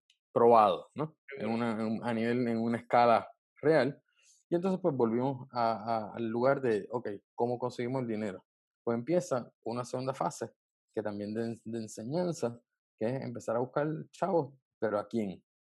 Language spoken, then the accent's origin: Spanish; Puerto Rico; No porque yo soy puertorriqueño